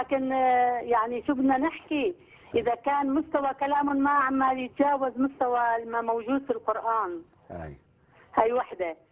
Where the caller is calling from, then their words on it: Sweden; أنا من السويد مش من السودان